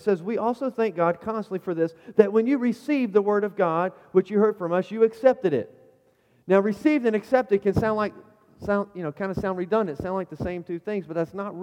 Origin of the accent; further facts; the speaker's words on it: Carolina, United States; accent: Carolina; You might have thought of saying pillows, but my Carolina accent isn't that bad.